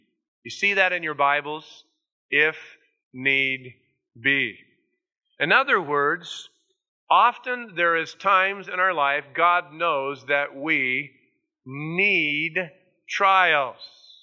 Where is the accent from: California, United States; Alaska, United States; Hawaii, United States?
California, United States; I'm from California, you know.